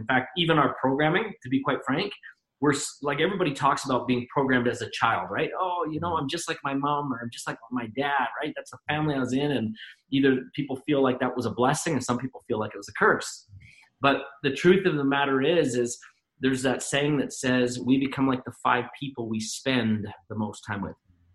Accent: Canada; we're both Canadian.

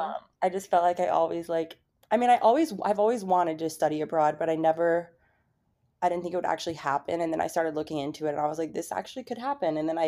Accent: Franklin, Tennessee, United States; now in New York City, United States; I am from Nashville, Tennessee. Technically, it's called Franklin, Tennessee. It's a town right outside of Nashville. I am a photographer and content creator. I moved here in 2018, and I love it so much.

